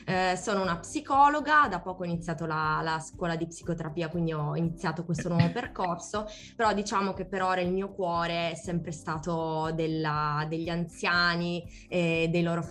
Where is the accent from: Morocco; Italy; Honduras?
Italy; Catania, Sicily; also born or lived in Padua; io sono di origini siciliane, cosa che penso di non riuscire a nascondere troppo bene, e sono catanese di origine, ma ho fatto insomma un po' di giretti, sono formata a Padova